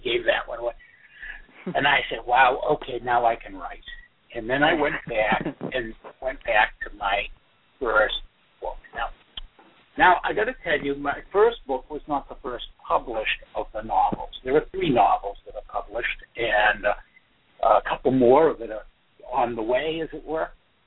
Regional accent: Northeast, United States; accent: Northeastern; moved away from the Northeast. I'm sure you could hear my accent. Very clearly Northeasterner, but moved out here to Arizona.

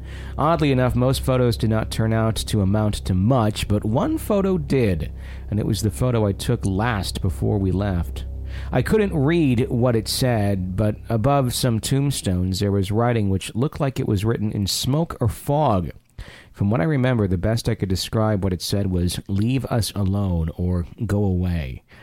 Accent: Rienzi, Mississippi, United States; like my favorite Rienzi back in my hometown where it's just the rolling hills

